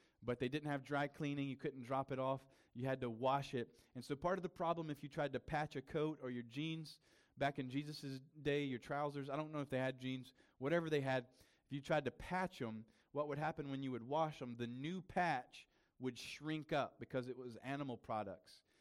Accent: South Carolina, United States; now in Maryland, United States; He gets flown up here to paint in Maryland, where, you know, I'm from South Carolina.

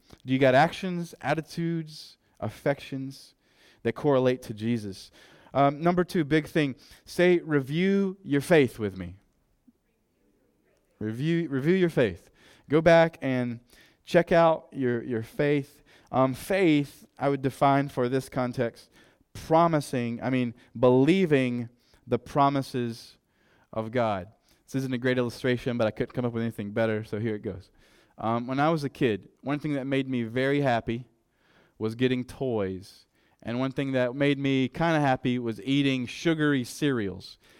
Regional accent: South Carolina, United States; I'm from South Carolina, and we are the Palmetto State

